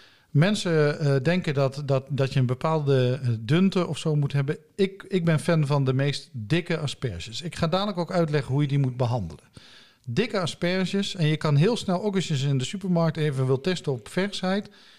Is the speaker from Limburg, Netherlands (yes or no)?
yes; Limburg, Netherlands; Yes, en dat kun je natuurlijk niet helemaal meer aan mij horen. Maar mijn roots liggen in Noord-Limburg. In het land van de lus.